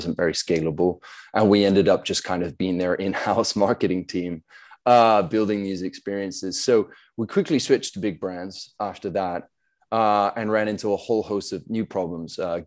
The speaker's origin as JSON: {"language": "English", "country": "South Africa", "moved": "yes", "lives_now": "United States", "said": "I'm originally South African, been living in the US for 10 years now."}